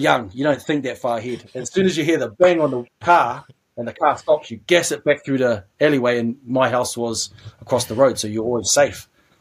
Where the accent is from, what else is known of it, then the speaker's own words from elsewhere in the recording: Upper Hutt, Wellington, New Zealand; also born or lived in Naenae; So I was born in Nainai, which is in Wellington, and then I moved to Upper Hutt when I was five